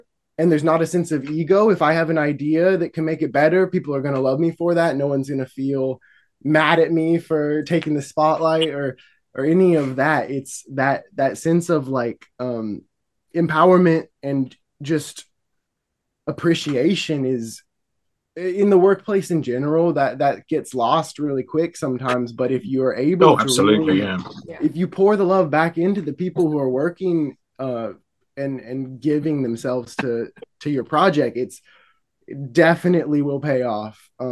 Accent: Eugene, Oregon, United States; And we're from Eugene, Oregon, which is like, it's hippie central over here.

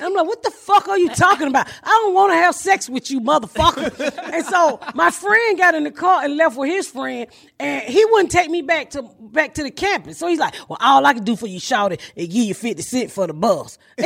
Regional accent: Atlanta, Georgia, United States; My friend I grew up in Atlanta, so I lived across the street from Morehouse, Marsh Brown, Spelman, and Marsh Brown.

